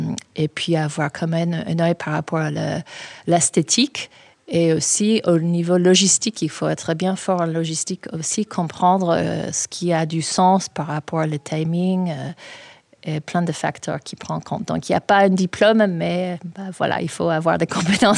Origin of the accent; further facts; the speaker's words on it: United States; French is a second language; now in France; moi je suis américaine